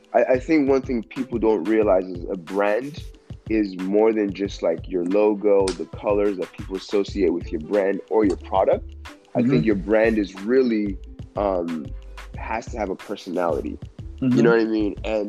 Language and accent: English; Nigeria; born there; Born and raised in Nigeria, grew up here.